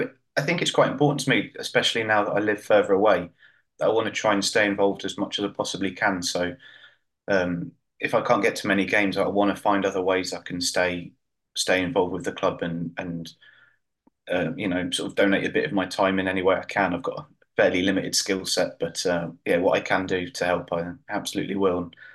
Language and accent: English; High Wycombe, South East England, United Kingdom; because I grew up in High Wycombe